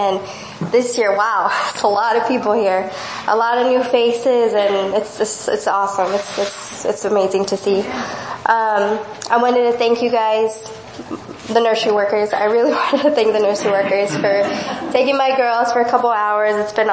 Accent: Mexico; now in United States; I grew up in Mexico as a missionary's daughter. … So I grew up in the mission field, born and raised, and then I moved to San Antonio, Texas to pursue a career.

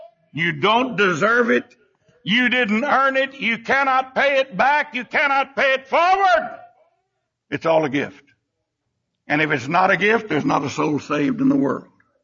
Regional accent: Bible Belt, United States; born there; I thank God I was born in a Christian nation. I thank God I was born in the Bible Belt.

